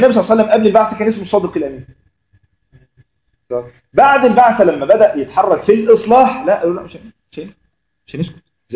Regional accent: Egypt; يعني فيروس سي مثلا عندنا في مصر

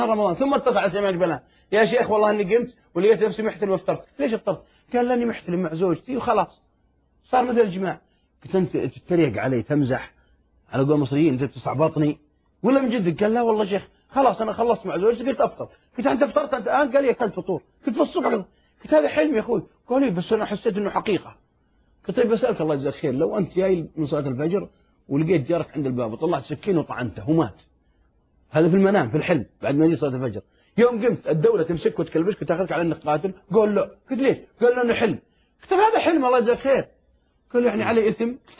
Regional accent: Saudi Arabia; وعندنا في السعودية في البراري

